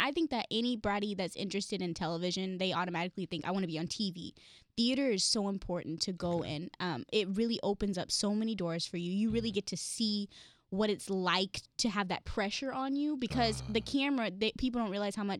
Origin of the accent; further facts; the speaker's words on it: Houston, Texas, United States; I went out there my first time, told them I was from Houston, had no plan of moving